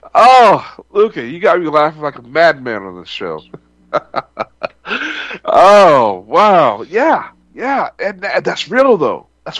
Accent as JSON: {"language": "English", "region": "Texas", "country": "United States", "said": "I know what it's like being a Texan, and you have the border towns"}